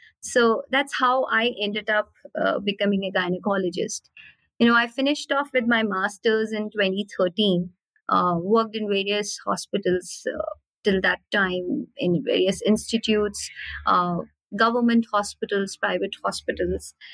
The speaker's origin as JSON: {"language": "English", "town": "Hisar", "region": "Haryana", "country": "India", "tie": "born there", "also_born_or_lived": "Bihar", "said": "So I was born in India in a very small town, you can say, in Haryana, that's called Hisar. Moved to multiple places."}